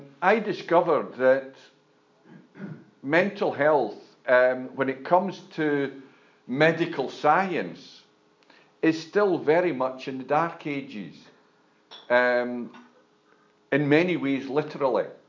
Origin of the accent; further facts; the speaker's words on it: Scotland, United Kingdom; I'm a Scotsman, what can you do?